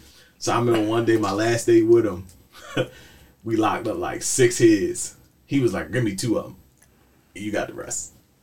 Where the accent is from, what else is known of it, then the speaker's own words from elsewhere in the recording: Baltimore, Maryland, United States; Baltimore, growing up in Baltimore, I mean, it's like, you know, a bunch of tribes, different area.